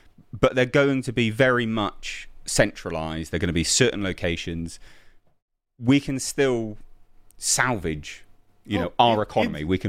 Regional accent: England, United Kingdom; I'm English.

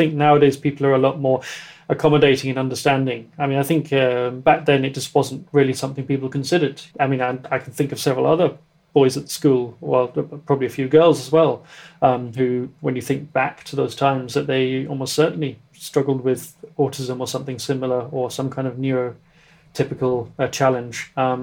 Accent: Norwich, East of England, United Kingdom; Growing up in Norwich is a very nice place to grow up, certainly as a child. It's very safe. It's a small, compact city.

